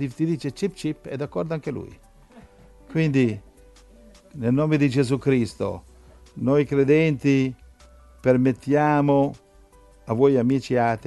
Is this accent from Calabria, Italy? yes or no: no; Milan, Lombardy, Italy; Io sono cresciuto a Milano, comunque.